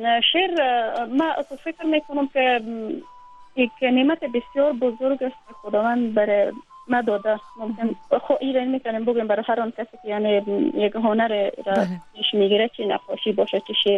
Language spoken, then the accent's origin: Persian; Afghanistan; من اله از این کشور هستم، اله افغانستان هستم، از این کشور هستم